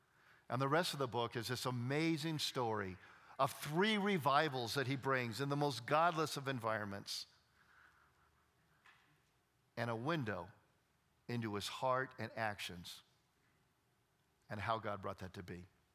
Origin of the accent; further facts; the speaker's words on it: California, United States; I'm from California. The land of fruits and nuts. But we do have beaches. And I want to tell you, I've grown up my whole life there